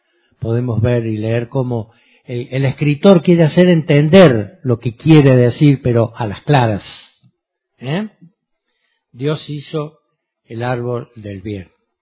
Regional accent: Argentina; porque no quiero que penséis que yo como argentino busqué una página de...

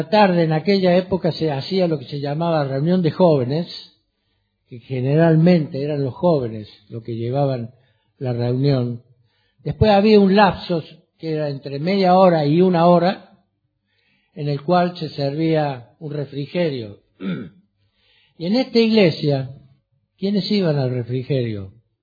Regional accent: Córdoba, Argentina; also born or lived in Buenos Aires Province; me radiqué un tiempo en la provincia de Buenos Aires. Todos sabéis que yo soy de Córdoba, se lo digo para el que no lo sabe, de Córdoba, Argentina. Emigré a aquellos lares al norte

